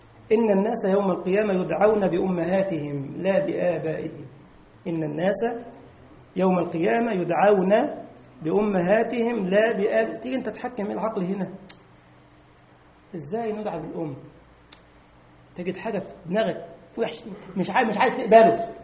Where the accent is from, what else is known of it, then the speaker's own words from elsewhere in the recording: Egypt; عندنا في مصر يقول لك الحمام، عارفين الحمام؟ ما فيش في ألمانيا حمام للأسف